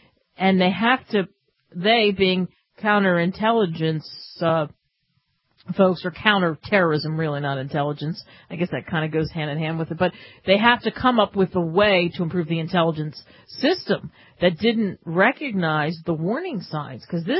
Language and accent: English; Miami, Florida, United States; I'm just going to freeze it out because I'm from Miami and now I'm knee-deep into cold temperatures in the Midwest or something.